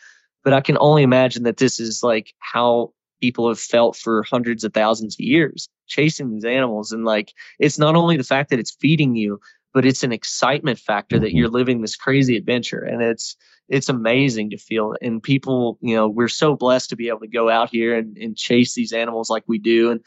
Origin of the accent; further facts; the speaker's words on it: Glasgow, Kentucky, United States; moved away as an adult; also born or lived in Bowling Green; I'm a landscape architect here in Denver, Colorado, but been chasing elk for the past 2.5 years. Born and raised in Bowling Green, Kentucky, or actually Glasgow.